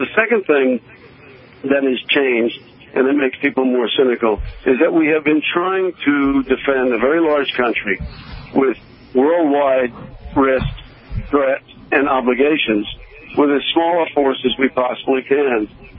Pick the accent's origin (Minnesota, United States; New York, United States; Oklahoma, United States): New York, United States; New York City; I grew up in New York City right after the end of the Second World War